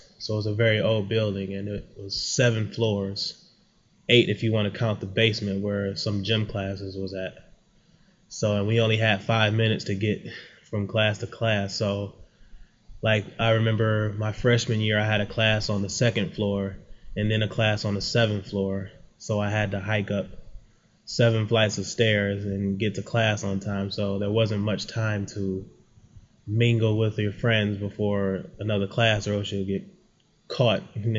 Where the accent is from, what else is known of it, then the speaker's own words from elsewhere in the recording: Detroit, Michigan, United States; I'm from Detroit, Michigan, on the east side, 8 Mile and Gratiot, approximately, born and raised. My parents were both born and raised in Detroit also.